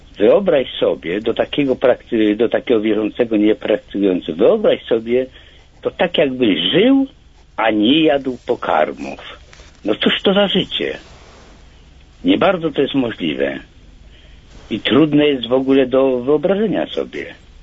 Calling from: Kraków, Lesser Poland, Poland; Ja z Krakowa dzwonię.

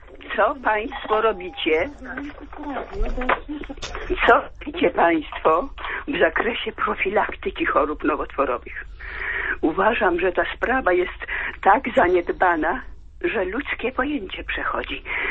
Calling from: Białystok, Podlaskie Voivodeship, Poland; Jestem emerytowanym lekarzem z Białegostoku.

